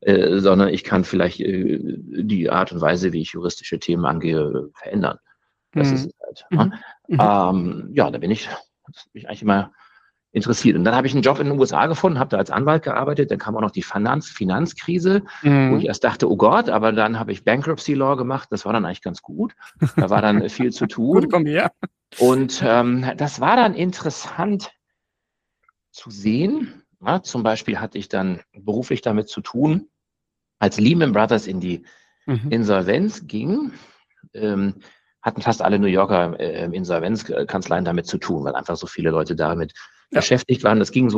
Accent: Northern Germany, Germany; Wobei der größere Sprung war, als Norddeutscher nach Tübingen zu gehen.

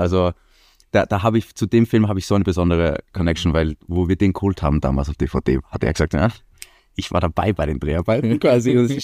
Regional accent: Iceland; German is a second language; ich komme aus Island und ich kenne die deutschen Titel nicht

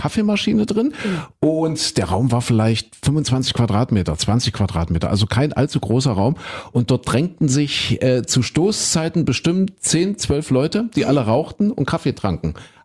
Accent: East Germany, Germany; bin ja ein Kind der DDR

